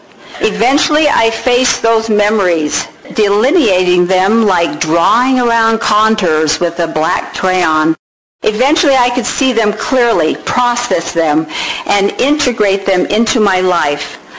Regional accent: Los Angeles, California, United States; moved away as an adult; I'm from Los Angeles, grew up by the beach. I miss the ebb and flow of the sea. We decided to move here.

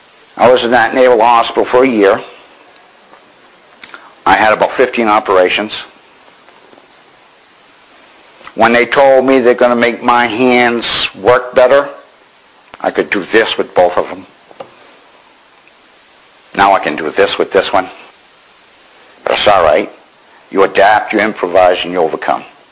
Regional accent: Maine, United States; Hey, I'm from Maine. I don't know from colostomy bag.

